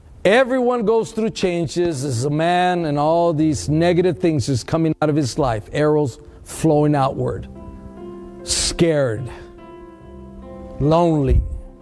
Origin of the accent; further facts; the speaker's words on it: Texas, United States; now in Milwaukee, United States; still be in Texas right now if it wasn't for you messing up over here in Milwaukee. I had to leave my hometown.